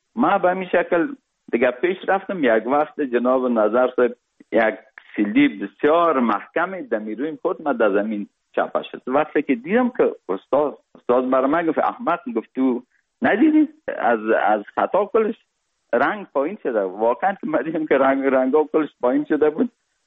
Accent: Kabul, Afghanistan; also born or lived in Parwan Province; از او 40 روزه بودیم که پدرم مرا کابل آورد، چون وظیفه ایشان در کابل بود و ما در سایه کوتی سنگی کابل بزرگ شدیم.

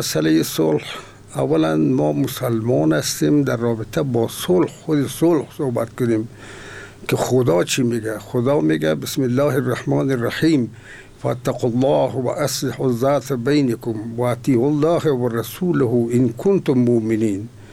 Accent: Afghanistan; به عنوان یک افغان

